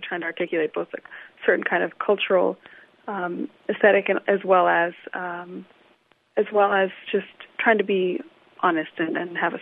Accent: Illinois, United States; also born or lived in Zambia; I'm originally from Uganda and Rwanda. My family is East African, but I grew up mostly in Illinois, as you know, and between Illinois and Zambia.

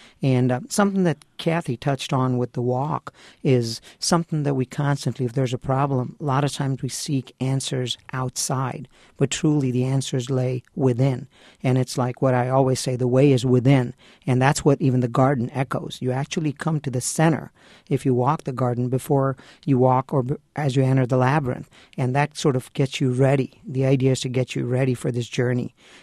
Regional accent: India; growing up in India, surrounded by the spirituality that abounds out there and the geometry within the temples and the spaces.

